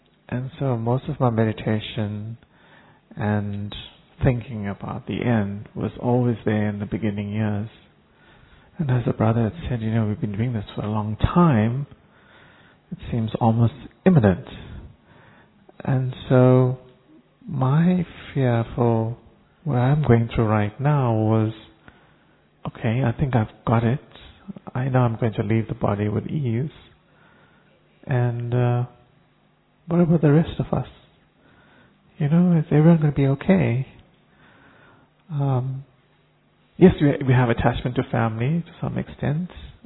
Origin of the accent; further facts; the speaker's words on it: South Africa; and I'm from South Africa.